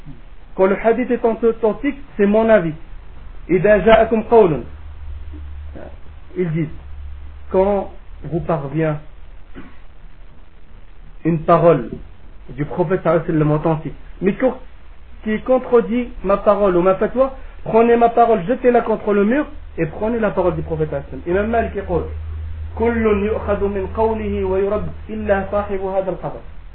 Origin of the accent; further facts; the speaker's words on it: Morocco; moved away; Même moi, quand je suis né au Maroc, j'ai grandi au Maroc.